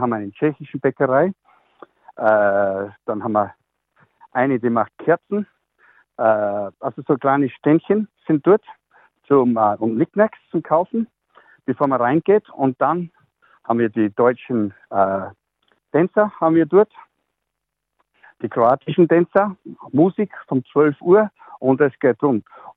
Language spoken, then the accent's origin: German; Austria; now in Sydney, Australia; Ich bin ein stolzer Österreicher.